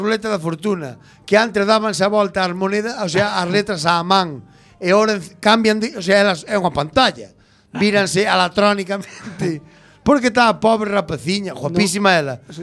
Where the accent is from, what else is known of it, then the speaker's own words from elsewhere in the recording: Cambre, Galicia, Spain; Yo soy de Cambre, un pueblo de no las afueras.